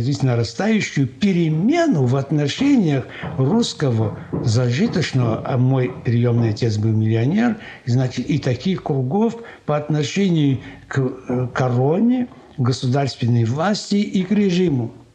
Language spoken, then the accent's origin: Russian; Odesa, Odesa Oblast, Ukraine; also born or lived in Kyiv; Я родился в Киеве, затем мы переехали в Одессу, где проживали мои приемные родители.